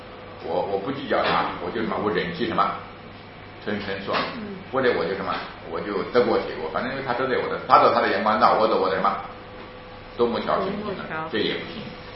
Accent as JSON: {"language": "Chinese", "country": "China", "said": "就是我们中国人之前要么就崇拜嘛权柄，要么就践踏权柄"}